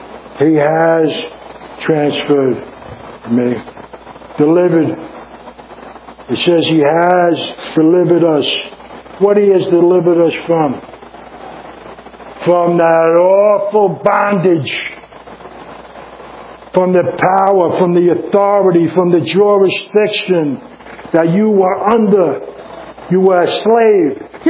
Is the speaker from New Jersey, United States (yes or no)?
yes; Jersey City, New Jersey, United States; but I'm from Jersey City, so I'm just trying to get your attention